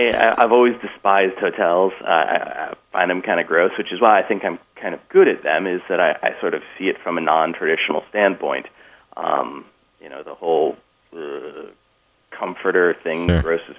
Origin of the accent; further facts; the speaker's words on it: United States; So Isabel being German and me being American, it was also a really good kind of cultural gap for people